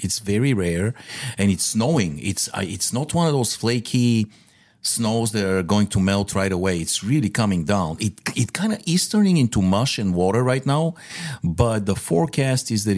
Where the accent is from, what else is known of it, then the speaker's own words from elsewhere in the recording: Sofia, Sofia Province, Bulgaria; I know St. Louis better than I know my hometown of Sofia.